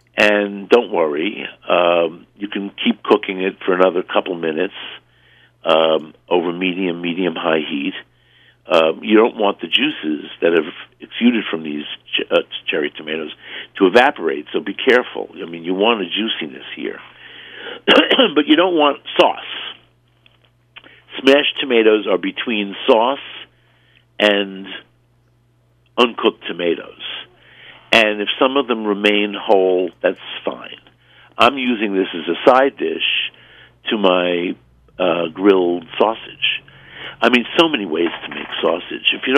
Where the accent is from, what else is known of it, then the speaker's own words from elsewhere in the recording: Brooklyn, New York, United States; But I grew up in Brooklyn, so, you know, you could go to a pizzeria and get a sausage and pepper sandwich.